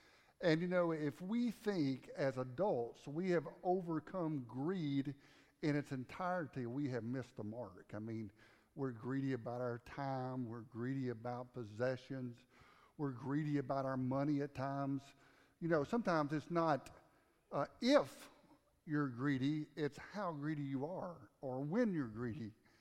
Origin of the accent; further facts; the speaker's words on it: United States; but I'm going to stick with poor because I'm American.